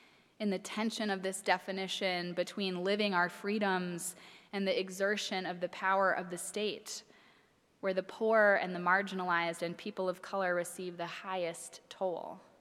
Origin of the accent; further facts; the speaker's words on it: Minneapolis, Minnesota, United States; But you know I am from Minneapolis, and so many of you have thoughtfully checked in with me as you've been seeing the news and asked how my family is doing, how my community is doing there